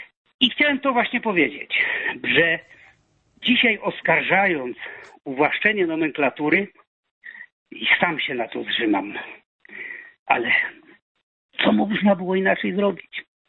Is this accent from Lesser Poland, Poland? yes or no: no; Silesian Voivodeship, Poland; bo ja ze Śląska tutaj jestem